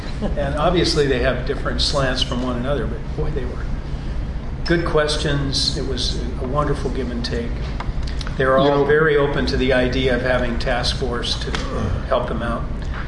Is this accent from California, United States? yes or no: no; Battle Ground, Washington, United States; Full disclosure, I'm from Battleground.